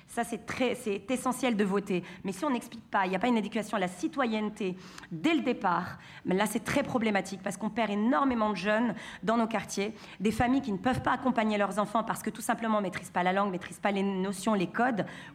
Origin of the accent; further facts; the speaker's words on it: Saint-Denis, Île-de-France, France; je suis maman de 5 enfants. J'habite en Seine-Saint-Denis, je viens précisément de la ville de Stein. Je suis native de Saint-Denis et je vis sur la ville de Stein.